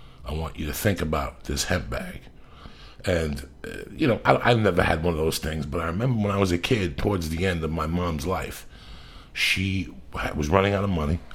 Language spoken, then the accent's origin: English; North Bergen, New Jersey, United States; And then I had this kid, Mike Giacona, that I grew up with in North Bergen that lives in Jackson, Mississippi.